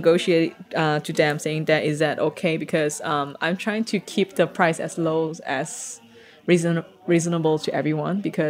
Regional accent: Penang, Malaysia; But I was from Penang. Penang, you know, we call the place food paradise.

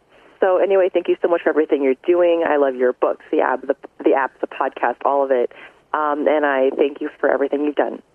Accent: Omaha, Nebraska, United States; I'm from Omaha, Nebraska.

